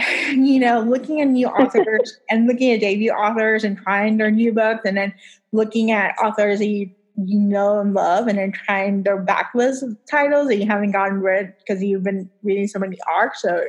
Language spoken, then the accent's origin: English; Puerto Rico; I'm from Puerto Rico.